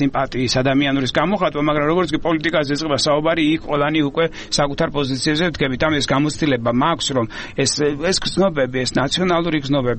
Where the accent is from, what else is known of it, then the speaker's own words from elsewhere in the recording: Samegrelo-Zemo Svaneti, Georgia; მეც ასე ვთქვათ მეზობელი კუთხიდან ვარ სამეგრელოდან ვარ წარმოშობილი